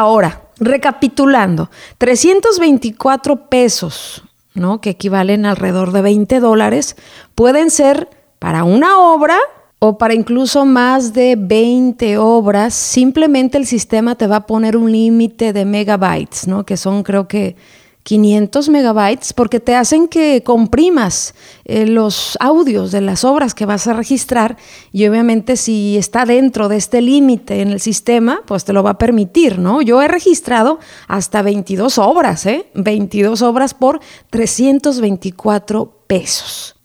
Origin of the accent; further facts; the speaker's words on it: Mexico; now in United States; Yo desde Estados Unidos lo hago, sigo siendo mexicana